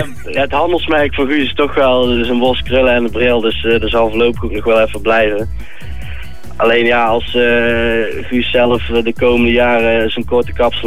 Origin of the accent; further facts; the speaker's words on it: Geffen, North Brabant, Netherlands